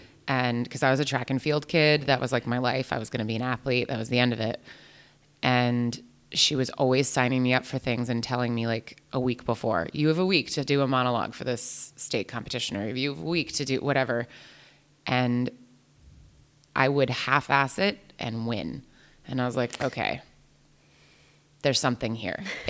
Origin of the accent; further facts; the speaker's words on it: New Jersey, United States; I realized I didn't do that. … I'm an actor. I'm from New Jersey.